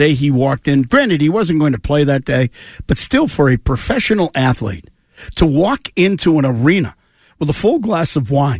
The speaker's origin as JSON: {"language": "English", "town": "Boston", "region": "Massachusetts", "country": "United States", "said": "I didn't mention I was from Boston."}